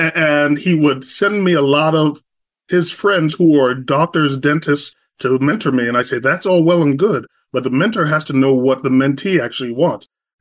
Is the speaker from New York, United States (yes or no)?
yes; New York City, New York, United States; I grew up in Jamaica, Queens, New York. So that's in New York City, 2 miles exactly as a crow flies from JFK's runway.